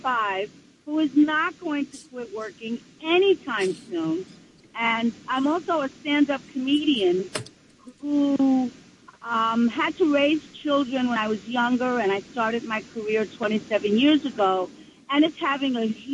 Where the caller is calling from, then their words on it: New Jersey, United States; I am calling from Bergen County, New Jersey.